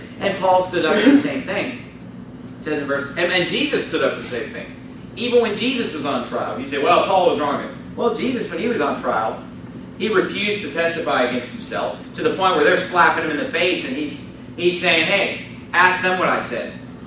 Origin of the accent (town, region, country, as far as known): California, United States